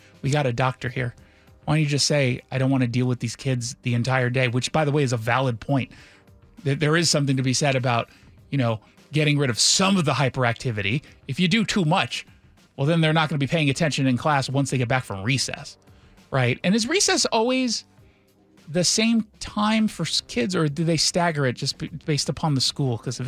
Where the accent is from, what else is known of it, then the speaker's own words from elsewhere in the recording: Los Angeles, California, United States; I'm from Los Angeles. I've had In-N-Out.